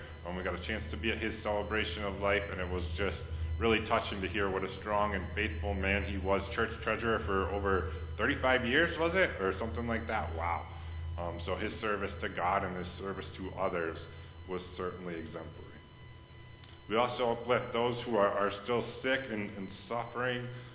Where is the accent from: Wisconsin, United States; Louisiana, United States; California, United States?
Wisconsin, United States; Watertown; Wisconsin as well, my home state, actually gonna maybe involved in some places close to Watertown where I grew up as well.